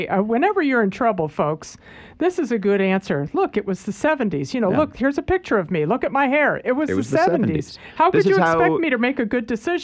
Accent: Connecticut, United States; I grew up in Connecticut

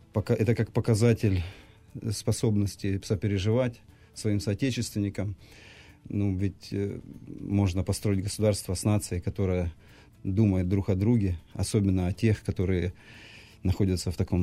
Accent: Luhansk, Luhansk Oblast, Ukraine; Вы знаете, когда я сам из Луганска, я видел людей

